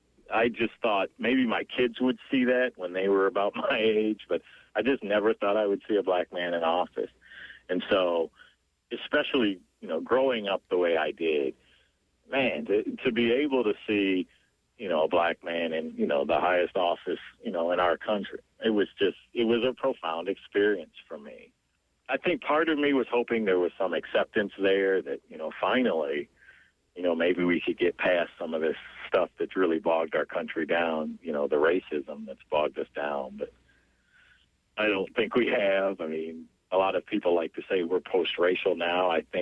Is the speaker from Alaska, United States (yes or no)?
no; Detroit, Michigan, United States; so I grew up in Detroit surrounded by kids that look like me.